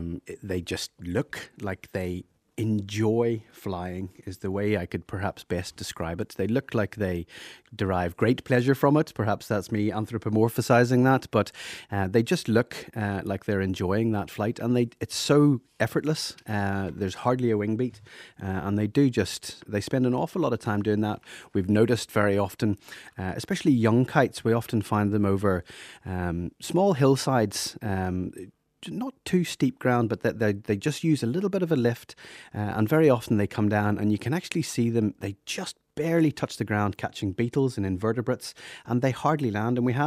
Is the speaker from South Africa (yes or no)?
yes; South Africa; also born or lived in Rhodesia (Zimbabwe); I grew up in South Africa, born in Rhodesia as it was then, and then to South Africa